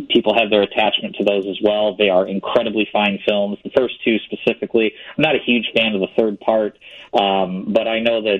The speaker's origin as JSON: {"language": "English", "region": "Illinois", "country": "United States", "tie": "born or raised there", "said": "It came actually to my hometown, which is not far away from Peoria, and they had it for, like, 4 or 5 days."}